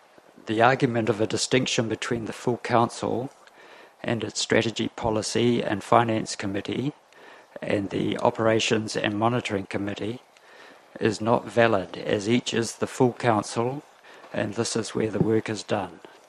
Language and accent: English; South Island, New Zealand; now in Rotorua, New Zealand; I came to Rotorua from the South Island via Tokoroa in the 1960s and lived at Rotuiti from 1971 for 35 years.